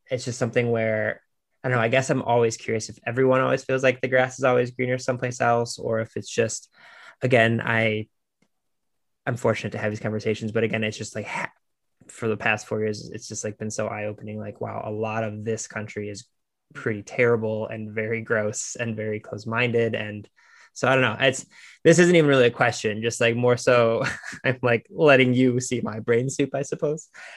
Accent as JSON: {"language": "English", "country": "United States", "tie": "born or raised there", "said": "I was born and raised in America"}